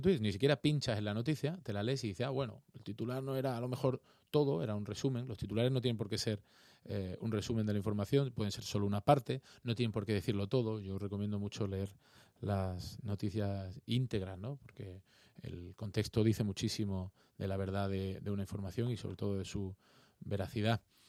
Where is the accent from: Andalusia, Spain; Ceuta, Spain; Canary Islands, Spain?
Andalusia, Spain; Seville; Toda mi familia es de Cádiz. Yo nací en Sevilla porque mis padres se fueron a trabajar a Sevilla y soy sevillano, pero sevillano con sangre de Cádiz